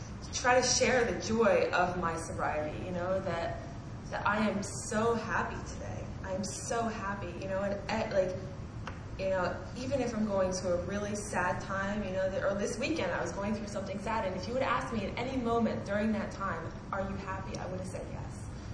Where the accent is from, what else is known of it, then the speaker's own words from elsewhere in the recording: Paris, Île-de-France, France; I'm an alcoholic from Paris.